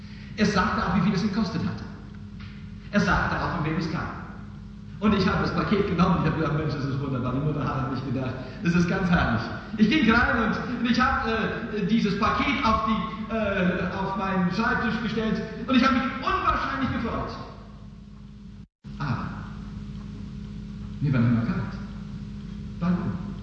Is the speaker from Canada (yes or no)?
yes; Canada; German is a second language; moved away; In Kanada, wo ich groß geworden bin, in Mittelkanada, haben wir im Winter furchtbare Schneestürme.